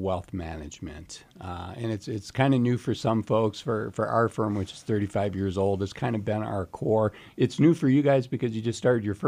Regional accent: Cleveland, Ohio, United States; moved away as an adult; that business was about 30 minutes away from where I grew up outside of Cleveland, Ohio.

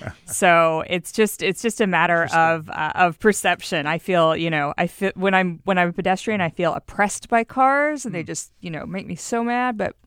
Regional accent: Houston, Texas, United States; now in Seattle, United States; I gotta say, as someone who does not drive that much, when I do drive, and I grew up in Houston, that's where I learned to drive.

